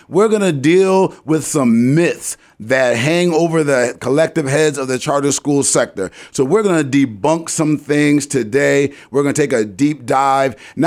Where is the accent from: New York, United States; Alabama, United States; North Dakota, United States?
Alabama, United States; It better be country because I'm from Alabama.